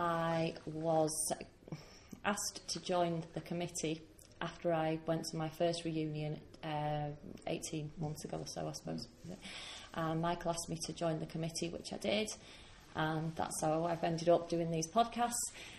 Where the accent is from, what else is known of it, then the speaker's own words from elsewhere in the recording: Preston, North West England, United Kingdom; now in Dawlish, United Kingdom; I am originally from Preston in Lancashire, and I now live in Dawlish, which is 3 miles away, roughly, from where we are now in Tynmouth. And in just under 3 weeks, I am moving to Tynmouth